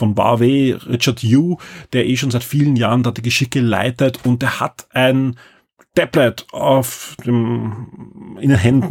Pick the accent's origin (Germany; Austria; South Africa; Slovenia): Austria; Und ja, ich als Österreicher kann da nur sagen